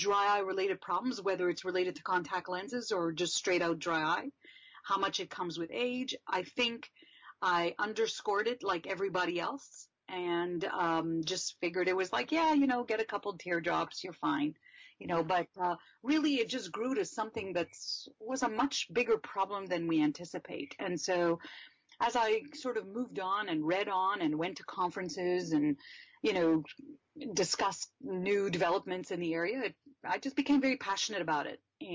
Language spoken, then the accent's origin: English; Montreal, Quebec, Canada; So I basically, most of my life, I've been growing up in Montreal. And so this is where I went to elementary school and high school and university. So most of my upbringing has been here in Montreal.